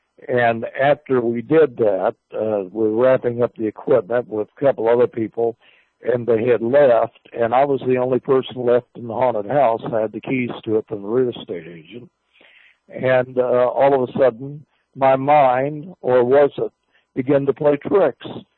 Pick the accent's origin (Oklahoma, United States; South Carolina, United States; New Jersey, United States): Oklahoma, United States; Muskogee; the Ritz Theater here in my hometown of Muskogee